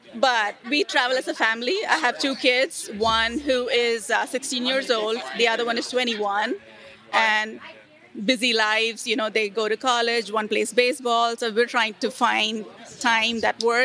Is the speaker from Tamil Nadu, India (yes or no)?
yes; Chennai, Tamil Nadu, India; now in Texas, United States; I am from India, from Chennai, India, but I've lived in Texas for 22 years now.